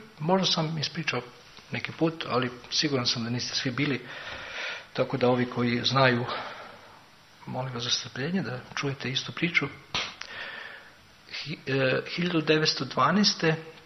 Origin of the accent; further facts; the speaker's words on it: Serbia; ja kao osoba iz Srbije